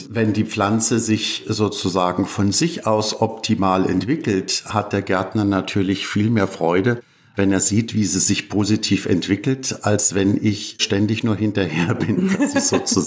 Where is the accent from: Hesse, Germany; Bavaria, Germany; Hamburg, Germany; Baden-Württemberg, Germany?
Bavaria, Germany; Nein, also ich komme ja aus Bayern